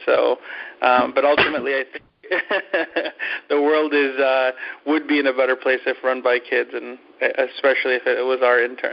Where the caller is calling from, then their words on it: Stamford, Connecticut, United States; I'm calling in from Stamford, Connecticut this morning.